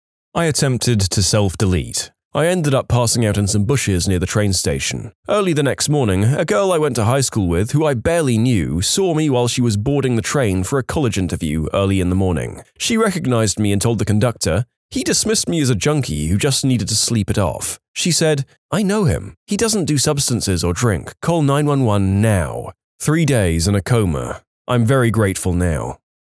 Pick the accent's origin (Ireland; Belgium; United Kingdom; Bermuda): Bermuda; I grew up in Bermuda, and since it's such a small island, cars are limited to one per family, and everyone drives mopeds.